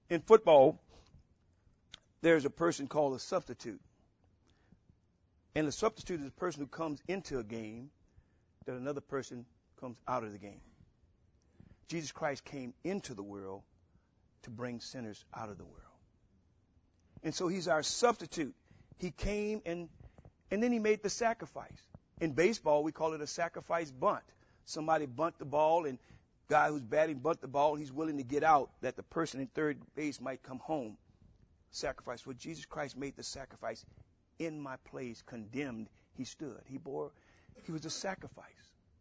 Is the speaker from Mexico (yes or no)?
no; Louisiana, United States; You know, when I was a young boy growing up in Louisiana, they would say, well, sin doesn't pay.